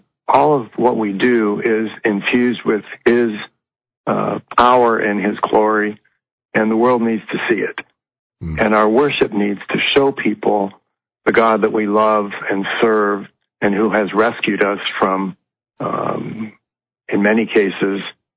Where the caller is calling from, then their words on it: Seattle, Washington, United States; That's all right. From Seattle, Washington.